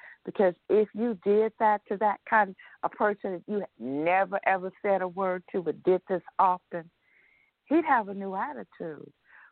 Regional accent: Chicago, Illinois, United States; I'm from Chicago. Don't even go there.

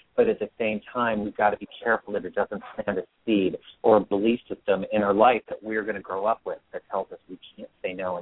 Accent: Midwest, United States; And my particular case, I grew up, like you, I grew up in the Midwest.

